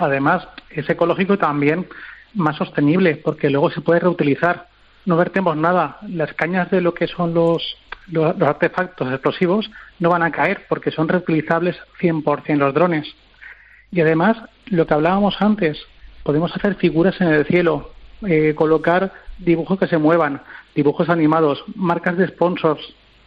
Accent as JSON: {"language": "Spanish", "region": "Valencian Community", "country": "Spain", "said": "Yo, como buen valenciano, me encanta la pólvora, me encantan las fallas"}